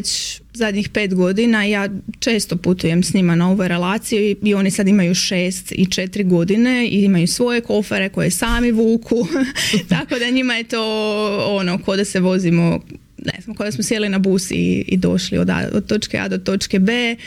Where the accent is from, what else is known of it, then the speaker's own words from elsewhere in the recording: Metković, Dubrovnik-Neretva County, Croatia; moved away as an adult; also born or lived in Zagreb; now in Zurich, Switzerland; odrasla sam u Metkoviću, osnovna škola, gimnazija, otišla sam na studij arhitektura u Zagrebu, kojeg sam završila, magistrirala, radila u struci